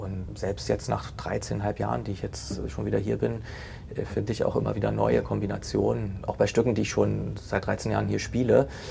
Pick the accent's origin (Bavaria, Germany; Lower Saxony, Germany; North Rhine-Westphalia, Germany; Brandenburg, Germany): Brandenburg, Germany; Potsdam; born there; Ich bin ja gebürtiger Potsdamer